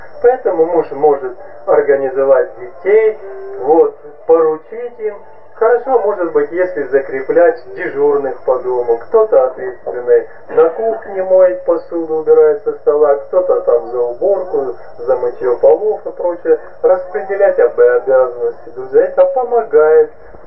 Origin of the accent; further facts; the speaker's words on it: Kazakhstan; now in Ukraine; первый раз вообще я на Западной Украине, хотя 22-й год живу на Украине. Сам родился и вырос в Казахстане.